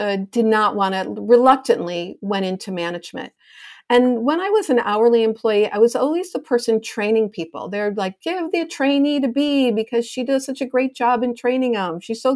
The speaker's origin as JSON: {"language": "English", "town": "Chicago", "region": "Illinois", "country": "United States", "tie": "born or raised there", "said": "My parents purchased a hot dog stand when I was 3 years old. I'm from Chicago, Illinois."}